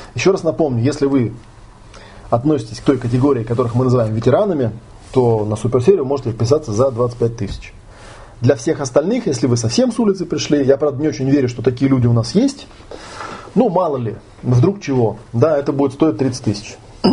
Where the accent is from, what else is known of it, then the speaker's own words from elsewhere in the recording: Moscow, Russia; Я, правда, как москвич, не понимаю, зачем ездить в Москву.